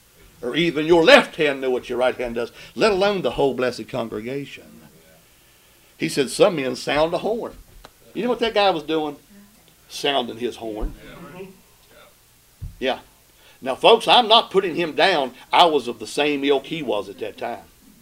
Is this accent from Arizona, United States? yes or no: no; Princeton, West Virginia, United States; He came from Beckley. I'm from Princeton, so I'll take my place, but this guy came from Beckley, too.